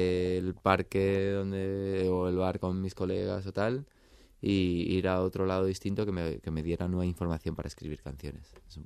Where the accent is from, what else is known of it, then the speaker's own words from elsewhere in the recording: Spain; Venimos de España, vamos a México